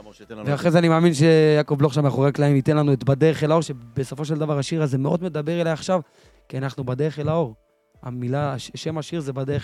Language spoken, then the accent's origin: Hebrew; Ashdod, Southern District, Israel; ותדע לך שאני גדלתי באשדוד